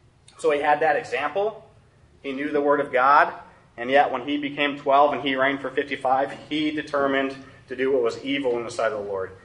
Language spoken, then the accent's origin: English; Greenwood, Indiana, United States; and I'm from Greenwood, Indiana. Ever heard of it?